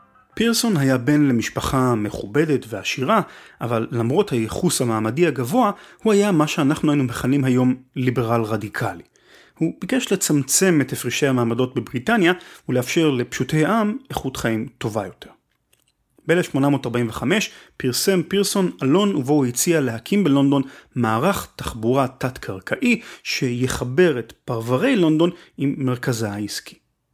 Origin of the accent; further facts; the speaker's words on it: Haifa, Haifa District, Israel; כפי שחלק מהמאזינים ודאי יודעים, אני חיפאי ואפילו חיפאי גאה. חיפה היא עיר יפהפייה ואין מתחרים לאוויר הצלול של הכרמל.